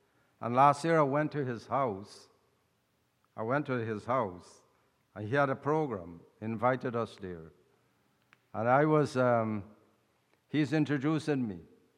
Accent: Guyana; We come from Guyana

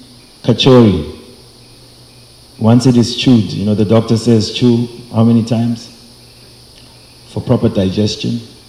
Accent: South Africa; now in United States; So, I come from South Africa. We just also had elections there.

